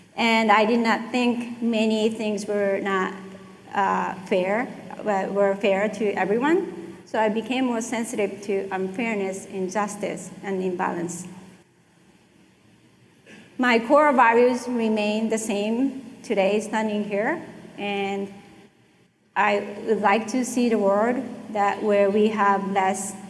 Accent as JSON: {"language": "English", "country": "Japan", "tie": "born or raised there", "second_language": "English", "said": "I was born and raised in Japan"}